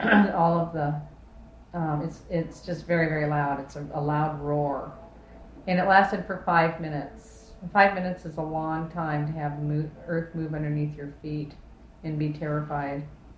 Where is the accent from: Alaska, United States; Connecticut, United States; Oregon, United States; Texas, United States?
Alaska, United States; Kodiak; Well, I was born and raised in Kodiak.